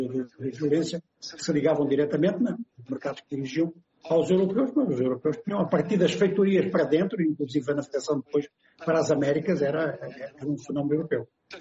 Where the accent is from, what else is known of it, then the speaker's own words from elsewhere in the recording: Angola; born there; nós todos que nascemos em Angola